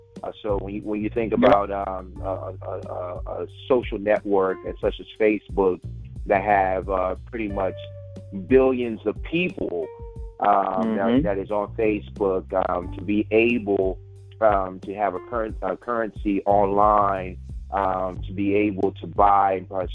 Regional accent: Liberia; I'm from West Africa, Liberia.

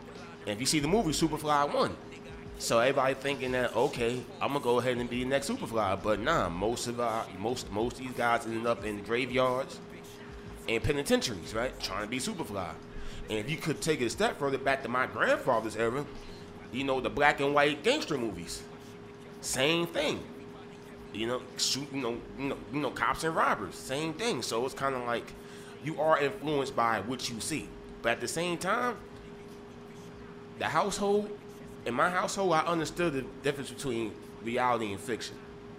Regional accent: Bronx, New York, United States; But I'm from the South Bronx, so you know that ghetto mentality is around every time you come outside.

